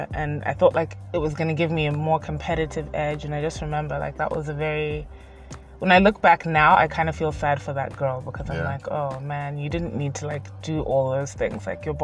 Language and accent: English; Zambia; growing up in Zambia, there's not that many, there weren't even that many schools that had like swim teams.